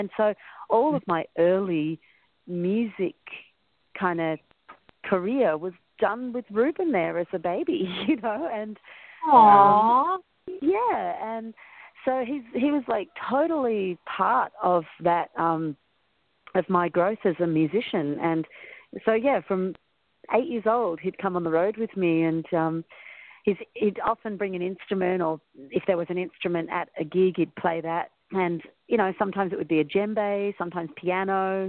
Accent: Victoria, Australia; Well, remember, I'm Australian. Melbourne gets really hot.

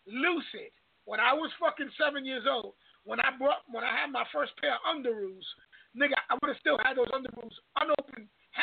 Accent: Bronx, New York, United States; And I was born and raised in the Bronx. And the niggas I grew up with, I've watched niggas slice niggas' faces.

